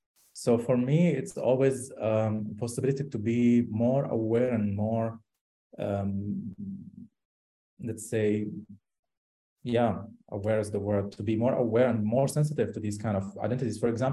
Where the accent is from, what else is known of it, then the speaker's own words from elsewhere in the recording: Syria; accent: Syrian; English is a second language; people are always confused because I speak Syrian dialect, because I was born and raised in Syria.